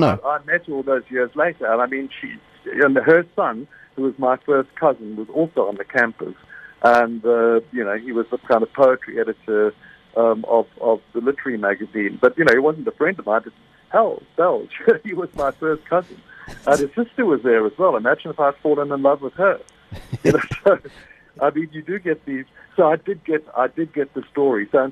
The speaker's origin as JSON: {"language": "English", "region": "KwaZulu-Natal", "country": "South Africa", "tie": "born or raised there", "said": "When I grew up in Natal, you know, a little boy in the last outpost, being very anti-Afrikaans. And when I find my ancestry, I find I'm about 70% Afrikaans."}